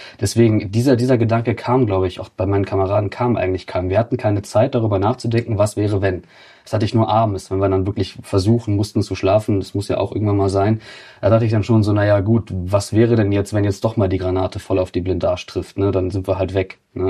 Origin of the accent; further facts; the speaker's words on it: Germany; Also ich meine, ich bin Europäer natürlich, ich bin Deutscher, ich bin auch Europäer.